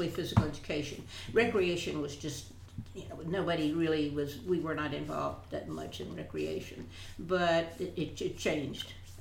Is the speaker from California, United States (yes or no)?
no; Nashville, Tennessee, United States; also born or lived in Only, Tennessee; I'm originally from Hickman County. I was born in Only, Tennessee, and then my family had to. My father had to move to Nashville in order to get work, and so I did. I went to elementary school here